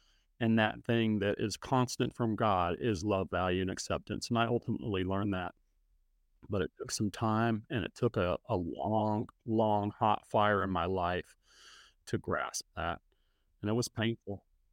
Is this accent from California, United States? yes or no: yes; Sacramento, California, United States; So I was born and raised in the Sacramento area, and when I was young, I was a latchkey kid